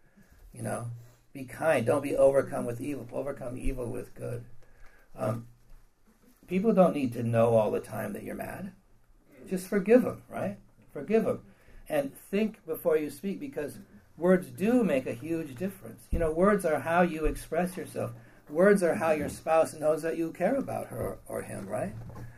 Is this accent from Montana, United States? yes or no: yes; Montana, United States; But that's just my opinion. Because I'm from Montana.